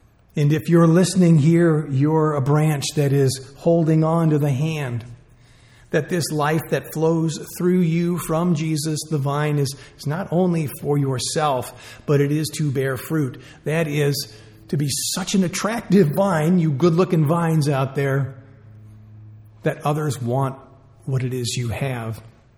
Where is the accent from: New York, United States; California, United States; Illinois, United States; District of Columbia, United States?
Illinois, United States; I grew up in the Chicago area, so I was up at home visiting my mom and my sister